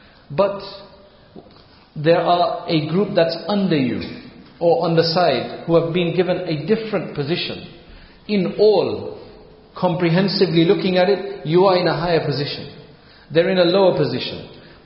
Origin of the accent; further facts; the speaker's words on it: United Kingdom; so we are British of Indian heritage